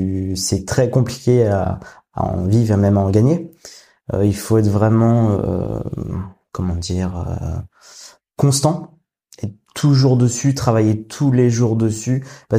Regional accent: Île-de-France, France; Parce que moi, vu que j'étais de région parisienne

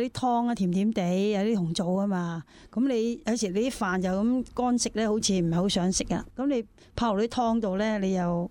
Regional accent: Hong Kong; 咁我哋香港人都中意用陈皮鸭汤泡饭噶，唔知道你有冇食过？

